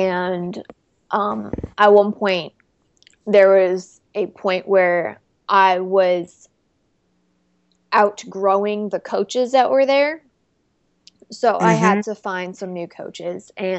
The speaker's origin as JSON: {"language": "English", "region": "Massachusetts", "country": "United States", "tie": "born or raised there", "said": "My home state is Massachusetts."}